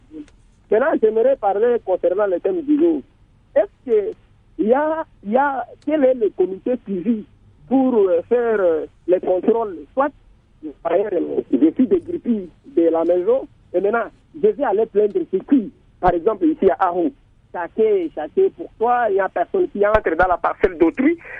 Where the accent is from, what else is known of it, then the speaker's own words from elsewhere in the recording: DR Congo; Mais ici, chez nous, en RDC